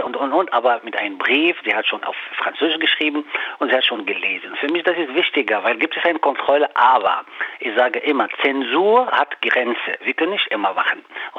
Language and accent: German; Morocco; German is a second language; Erstens, ich bin Marokkaner, ich kenne Marokko und so weiter.